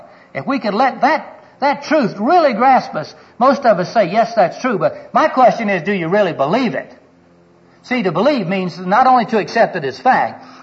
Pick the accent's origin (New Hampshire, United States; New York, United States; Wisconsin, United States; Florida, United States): Florida, United States; When I grew up in Florida, that was just as much a requirement as the jack was.